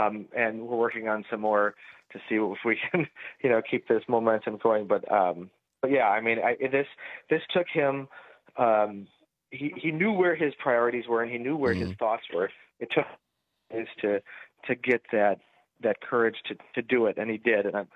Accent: Alloy, West Virginia, United States; he was my state senator since I was born. I grew up in Alloy

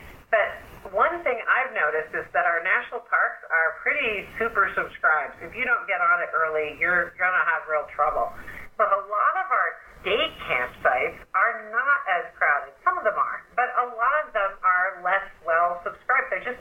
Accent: Montana, United States; also born or lived in Alaska; I had a lot of that growing up in Montana and Alaska.

